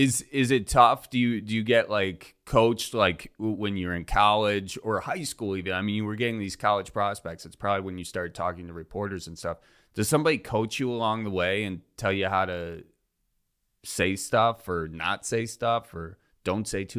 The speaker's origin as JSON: {"language": "English", "region": "Wisconsin", "country": "United States", "said": "We're actually from Wisconsin. So mm-hmm. I gave him like a Wisconsin accent and everything."}